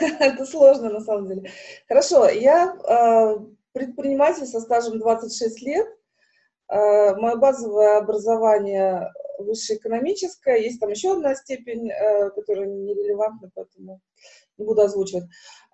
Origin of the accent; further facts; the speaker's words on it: Riga, Latvia; Вот в данный момент я вещаю из Риги, из моего родного города.